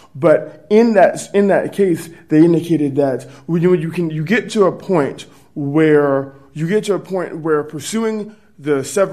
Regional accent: Texas, United States; Y'all being the state, I'm sorry, judges, I'm from Texas.

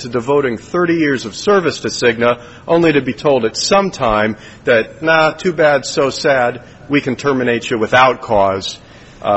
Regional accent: Phoenix, Arizona, United States; I'm an attorney from Phoenix, Arizona

